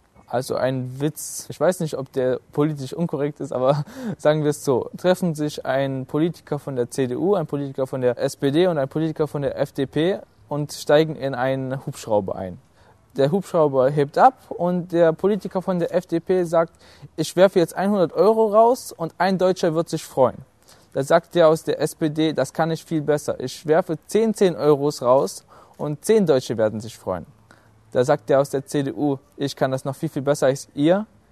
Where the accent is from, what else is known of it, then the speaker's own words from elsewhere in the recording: Moldova; German is a second language; Ich bin aus Moldawien und bin am 27. Oktober 1991 geboren.